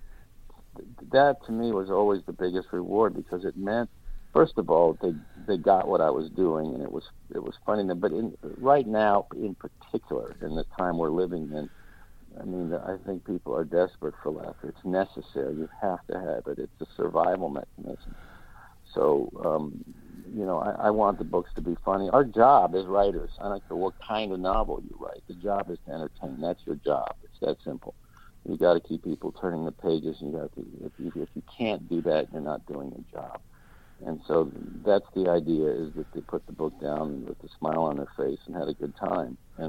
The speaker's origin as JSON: {"language": "English", "town": "Fort Lauderdale", "region": "Florida", "country": "United States", "tie": "born or raised there", "said": "But I grew up in Lauderdale"}